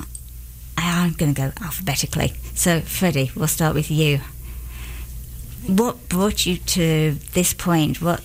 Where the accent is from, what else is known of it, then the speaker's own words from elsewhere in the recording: Birmingham, West Midlands, United Kingdom; the city I grew up in the UK was referred to as the Second City, because it was the second largest city, and I grew up in Birmingham.